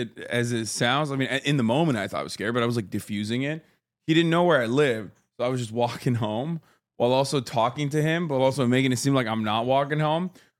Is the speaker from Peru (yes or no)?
no; Turkey; I grew up in Turkey.